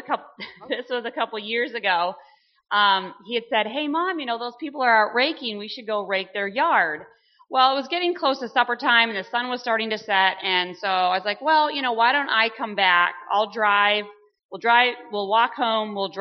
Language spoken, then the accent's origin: English; Maine, United States; So I grew up in Southern Maine in an amazing Adventist community.